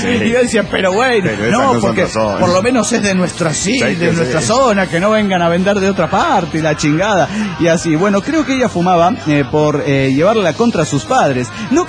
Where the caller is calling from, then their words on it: Chihuahua, Mexico; de Chihuahua, México, señor.